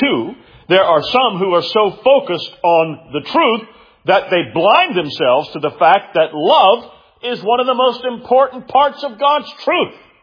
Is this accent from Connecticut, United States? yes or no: no; Columbia, South Carolina, United States; I mean, I grew up in Columbia.